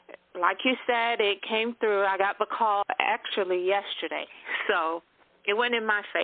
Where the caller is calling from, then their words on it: Florida, United States; I'm calling from Florida.